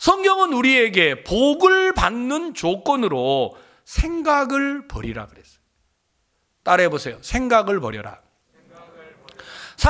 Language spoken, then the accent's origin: Korean; Wando, South Jeolla, South Korea; 저는 전라남도 완도 사람인데